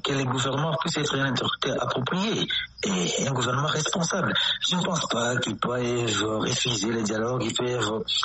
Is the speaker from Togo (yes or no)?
no; DR Congo; Donc, on nous traite comme des Rwandais, d'autant plus que nous sommes des Congolais, mais on dit que nous sommes des Rwandais.